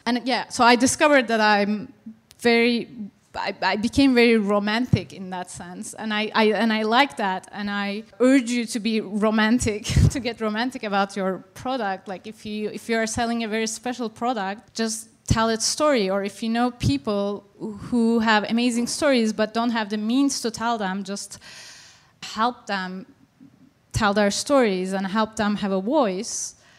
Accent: Turkey; now in United States; They were my favorite fruit when I was growing up in Turkey.

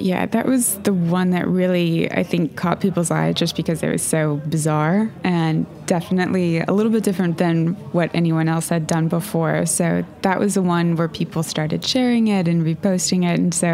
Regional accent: Missouri, United States; I grew up in a farming community in central Missouri, where despite, you know, being surrounded by farmers and really lush farmland

